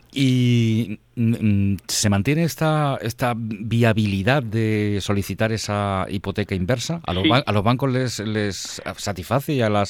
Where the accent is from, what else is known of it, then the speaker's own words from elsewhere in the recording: Spain; los españoles estamos un poco ya como los americanos, que tenemos Florida. En este caso, en Europa tenemos Murcia y tenemos sí. Todo el Levante.